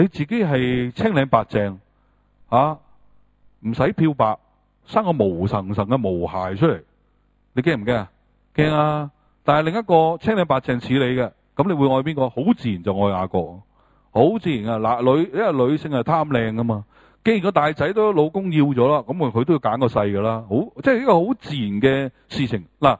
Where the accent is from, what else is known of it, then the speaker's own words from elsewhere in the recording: China; 我中国人系咁噶嘛。